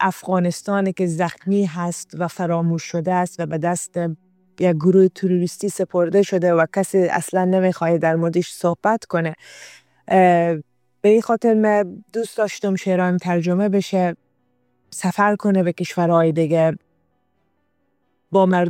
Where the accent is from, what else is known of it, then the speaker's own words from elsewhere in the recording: Afghanistan; moved away as an adult; افغانستان برای من تنها یک خاطره دور یا یک جغرافیایی که در او زندگی کردم و زاده شدم نیست